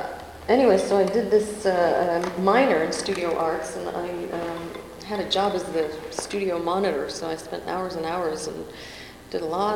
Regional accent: Brooklyn, New York, United States; English is a second language; And then, as I said, when I was eight, we moved to Brooklyn, New York, and I didn't speak a word of English, and kind of began anew. I grew up in Brooklyn.

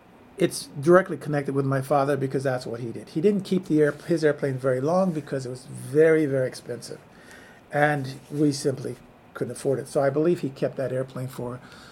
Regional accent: Los Angeles, California, United States; I was born in Los Angeles, specifically an area called Watts, which is in the Compton Willowbrook area, which is a predominantly African-American or black community. But shortly after that, we moved to more toward the central Los Angeles, where I went to public schools.

